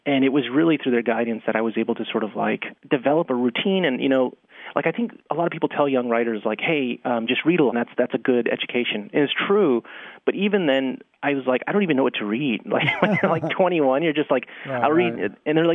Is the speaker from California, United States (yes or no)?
no; Austin, Texas, United States; also born or lived in El Paso; I grew up in Austin. I was born in El Paso.